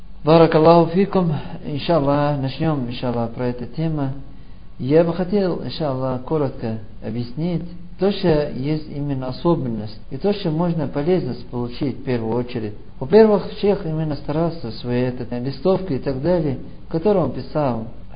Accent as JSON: {"language": "Russian", "country": "Somalia", "said": "особенно у нас на родине, Сомали"}